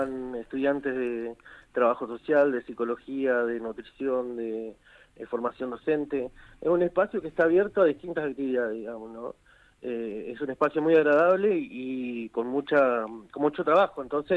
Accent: Patagonia, Argentina; somos de la Patagonia

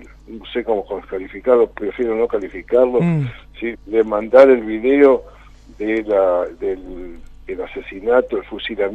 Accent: Santa Fe, Argentina; tenemos que unir todo el reclamo como santafesinos

